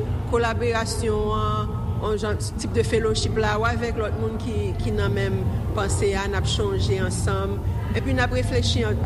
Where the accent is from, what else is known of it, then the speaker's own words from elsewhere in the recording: Ouest, Haiti; J'ai grandi dans Bel Air.